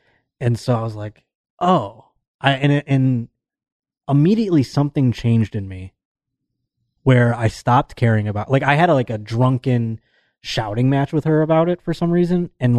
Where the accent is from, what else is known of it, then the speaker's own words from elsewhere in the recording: Buffalo, New York, United States; And then I'm going to be in my hometown of Buffalo, New York